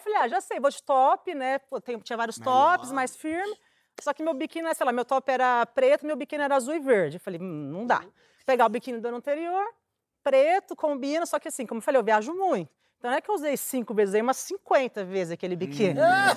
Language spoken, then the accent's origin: Portuguese; Birigui, São Paulo, Brazil; eu sou do interior de São Paulo, Berigui.